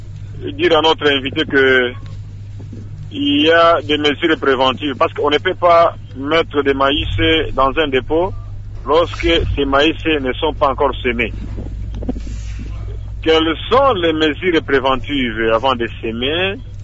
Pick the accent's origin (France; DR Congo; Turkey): DR Congo; Kibombo, Maniema; Nous avons chez nous à Kibombo, dans notre territoire, une sorte d'insecte qu'on appelle Mombolengue